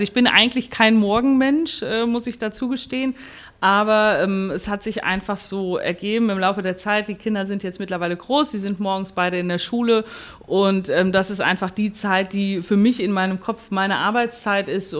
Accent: North Rhine-Westphalia, Germany; Ja, am Siegerland. Ich bin tatsächlich auch gebürtige Siegerländerin.

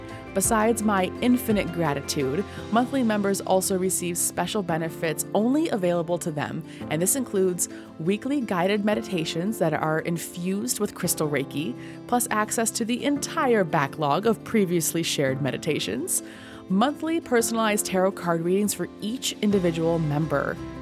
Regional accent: Minnesota, United States; I grew up in the Twin Cities and now I live in central Minnesota.

